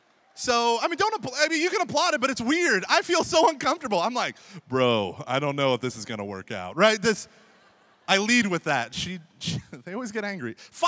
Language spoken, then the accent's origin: English; Oklahoma, United States; Now, growing up in Oklahoma, it was really difficult for me to enter into my faith. But I'm surrounded by small town Catholicism.